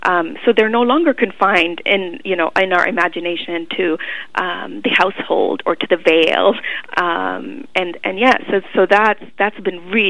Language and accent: English; Canada; what it means to be living as a woman, as a Canadian woman, a racialized Canadian woman in this time under the Conservative government of today.